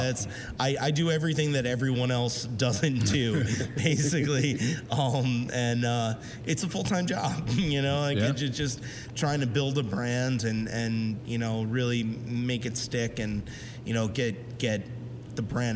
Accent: Bayonne, New Jersey, United States; I grew up in Bayonne, actually.

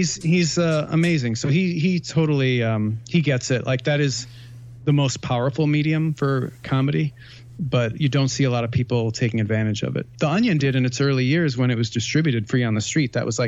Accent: Midwest, United States; I come from the Midwest. I'm nice.

